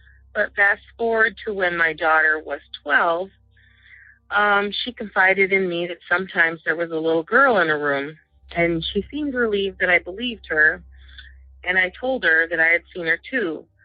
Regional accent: Michigan, United States; I am from Michigan.

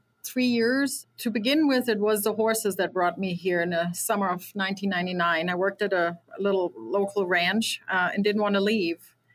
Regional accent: Germany; now in Wyoming, United States; I'm from Germany, and so horses were always a big deal.

